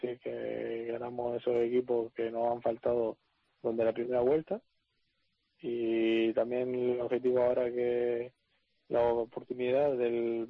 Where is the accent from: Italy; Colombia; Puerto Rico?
Italy; now in Arinaga, Spain; Sí, ya llevo 16 años aquí ya, así que son bastantes, pero sí, soy italiano, vivo por aquí en Arinaga.